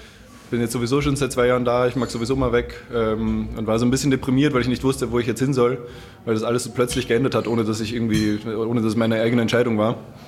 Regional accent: Vienna, Austria; Ich komme aus Wien.

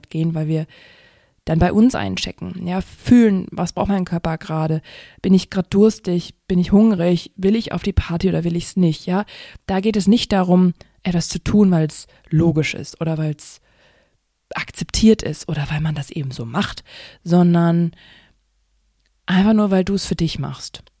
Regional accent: Harz, Germany; Ich komme ja aus dem Harz, also eigentlich ziemlich in der Natur verbunden

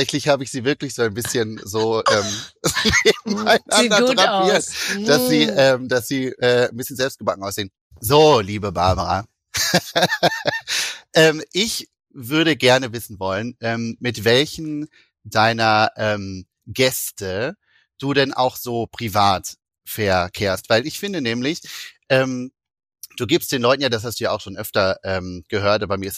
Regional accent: Recklinghausen, North Rhine-Westphalia, Germany; in einem sehr großen Dom im Ruhrgebiet in Recklinghausen, wo ich aufgewachsen bin.

